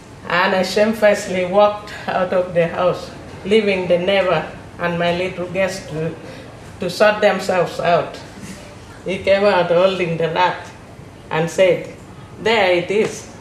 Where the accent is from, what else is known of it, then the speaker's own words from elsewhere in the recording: Clapham Junction, London, United Kingdom; Good evening, ladies and gentlemen. … from Clapham Junction.